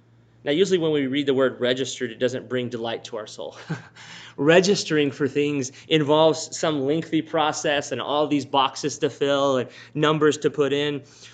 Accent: Texas, United States; I probably shouldn't admit this, both as a Texan as a Boston Red Sox fan

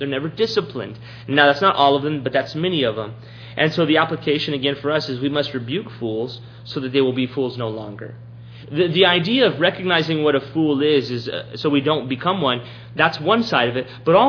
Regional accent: Texas, United States; I maybe snowed once, a couple little flurries my 18 years of growing up in South Texas.

